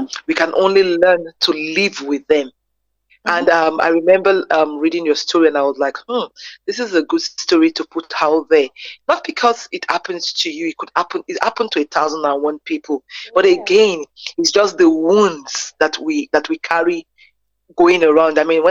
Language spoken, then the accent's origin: English; Nigeria; now in South Africa; I'm a clinical psychologist based in South Africa, and I'm proudly Nigerian.